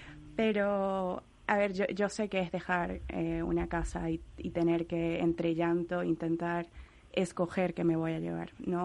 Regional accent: Venezuela; yo no soy de La Palma, no soy canaria, soy venezolana

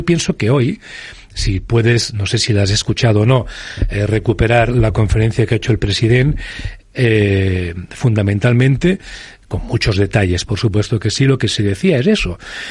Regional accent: Terrassa, Catalonia, Spain; yo soy de Tarrasa

